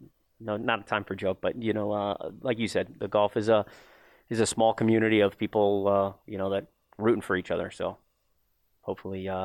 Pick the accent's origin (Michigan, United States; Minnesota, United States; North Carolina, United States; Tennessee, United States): Michigan, United States; I grew up in Michigan, went to Ferris State up there